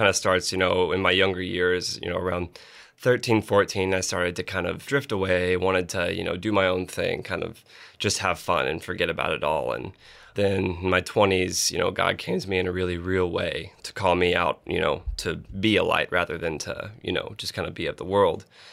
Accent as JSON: {"language": "English", "town": "Nashville", "region": "Tennessee", "country": "United States", "tie": "born or raised there", "also_born_or_lived": "Texas", "said": "Well, I come from Nashville, Tennessee. Was born in Texas, but moved to Nashville very soon after."}